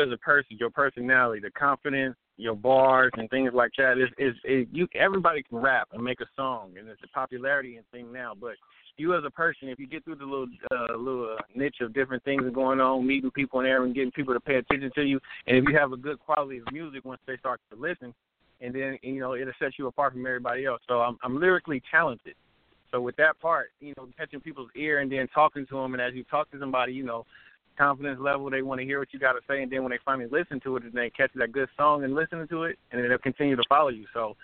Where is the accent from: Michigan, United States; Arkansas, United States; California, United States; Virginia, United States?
California, United States; Oakland; Hey, well … man. I'm a rapper from Oakland, California.